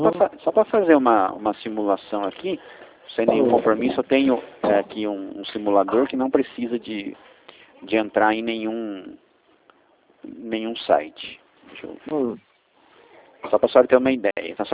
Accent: Mogi Guaçu, São Paulo, Brazil; Eu sou aqui de Mogi Guaçu mesmo

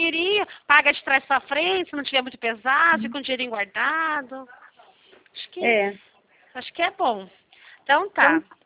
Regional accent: Barretos, São Paulo, Brazil; now in Curitiba, Brazil; Eu sou de Barretos, na verdade, sabe?

